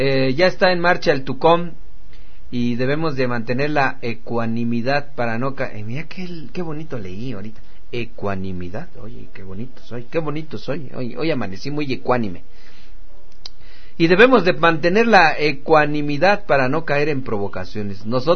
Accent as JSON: {"language": "Spanish", "town": "San Pedro Tidá", "region": "Oaxaca", "country": "Mexico", "tie": "born there", "said": "yo nací en Alemania, Frankfurt, San Pedro Tidá, Oaxaca, por ahí pegadito, compadre, por ahí está Alemania, entonces por ahí nací, compadre."}